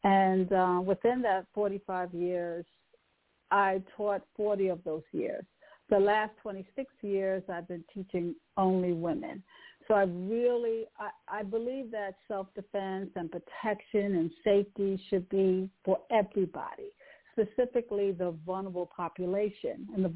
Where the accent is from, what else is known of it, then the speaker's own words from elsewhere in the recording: New York City, New York, United States; moved away as an adult; now in Atlanta, United States; I'm based out of Atlanta, Georgia, but I was originally reared in New York City. So I escaped from New York about 30 years ago.